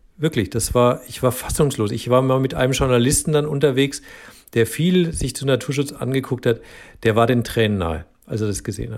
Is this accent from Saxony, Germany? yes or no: no; Bavaria, Germany; ich bin ja im Spessart aufgewachsen, also so in Nordwestbayern, Franken eigentlich, genauer gesagt.